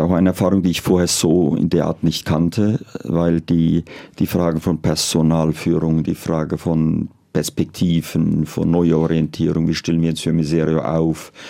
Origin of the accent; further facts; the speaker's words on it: Germany; wo ich herkomme, wo ich groß geworden bin, was mich geprägt hat